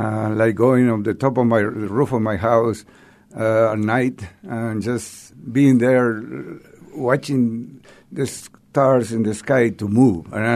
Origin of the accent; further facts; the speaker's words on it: Uruguay; born there; English is a second language; I was born in Uruguay in South America.